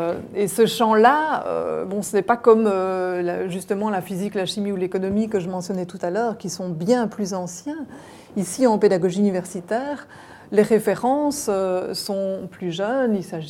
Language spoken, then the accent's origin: French; Belgium; Alors, je viens de Belgique, ça veut dire qu'il faudra m'excuser si je ne fais pas référence toujours à votre contexte local.